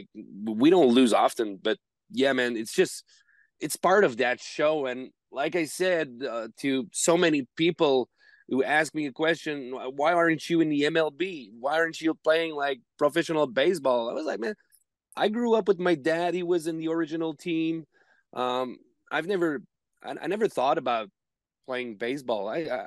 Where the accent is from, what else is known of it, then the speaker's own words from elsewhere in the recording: Quebec, Canada; You know, we grew up here in French Quebec, like I said, very small community of French people here.